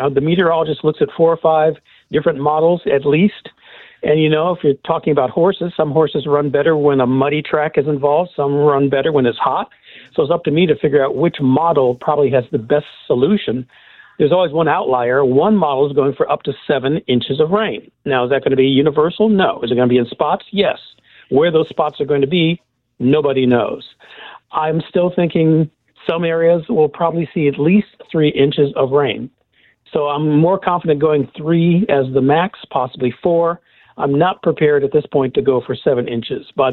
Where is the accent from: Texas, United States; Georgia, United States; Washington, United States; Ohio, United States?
Ohio, United States; Cleveland; I'm from Cleveland originally, and I'm much more cold tolerant